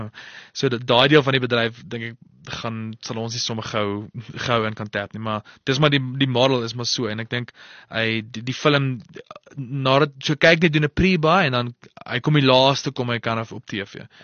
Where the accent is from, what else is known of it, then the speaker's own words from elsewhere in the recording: Potchefstroom, North West, South Africa; ek het groot geword in Potchefstroom, laerskool, hoërskool